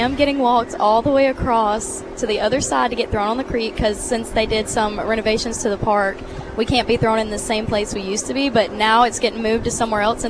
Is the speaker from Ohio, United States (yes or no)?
no; Mississippi, United States; I'm actually not. I'm from the Newton-Decatur area, but it's not that far from Mize, about 45 minutes.